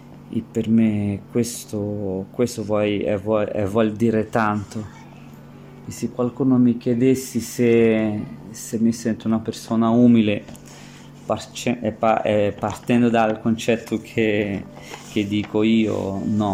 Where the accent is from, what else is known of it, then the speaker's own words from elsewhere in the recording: Brazil; ho 33 anni, sono brasiliano, ho una moglie e due figlie